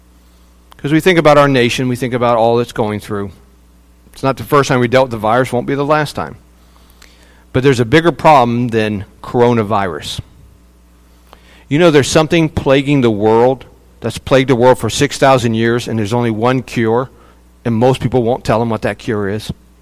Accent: Morgantown, West Virginia, United States; so in where I grew up in Morgantown, there's a mall called Mountaineer Mall.

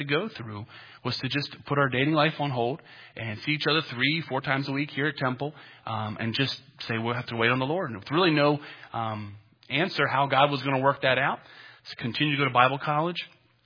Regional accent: West Virginia, United States; You have to understand, it was the first time I'd ever been out of the country. I grew up in West Virginia. It was very strange for me.

